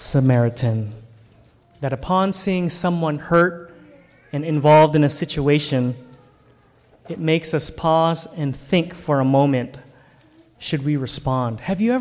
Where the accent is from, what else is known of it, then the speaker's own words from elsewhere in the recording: Renton, Washington, United States; when I was growing up in Renton. I'm a child of the 80s. We lived in Renton in a small cul-de-sac.